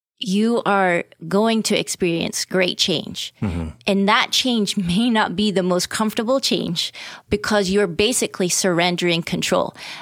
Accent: Scotland, United Kingdom; I grew up in Scotland

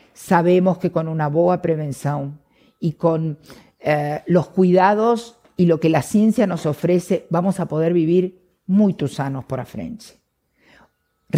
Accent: Argentina; como buena argentina, hago psicoterapia desde los 19 años.

